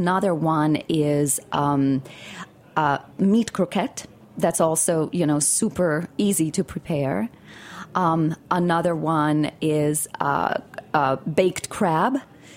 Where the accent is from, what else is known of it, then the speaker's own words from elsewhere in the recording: Rio de Janeiro, Brazil; So, for example, when I was growing up in Rio, I used to go to the farmer's market